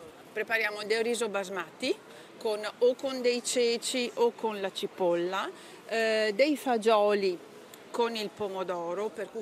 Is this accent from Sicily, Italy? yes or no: no; Vedelago, Veneto, Italy; Allora, noi veniamo da Vedelago, che è un paesotto della provincia di Treviso, è da 20 km da Treviso